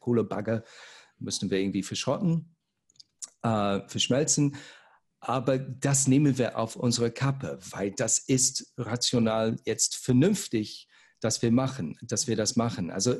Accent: Cologne, North Rhine-Westphalia, Germany; Ich als Kölner bin irgendwie auch Miteigentümer von RWE.

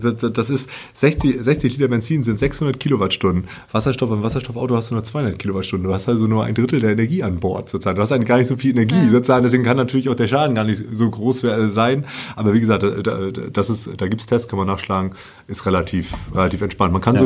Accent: East Germany, Germany; ich komm ja aus dem Osten Deutschlands sozusagen, da hatten wir zu Ostzeiten ein Stadtgasnetz sozusagen.

